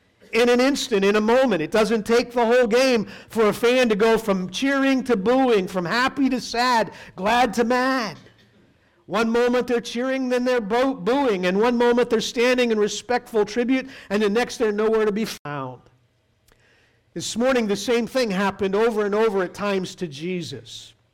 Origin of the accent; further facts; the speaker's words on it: Pittsburgh, Pennsylvania, United States; The reason I'm from Pittsburgh.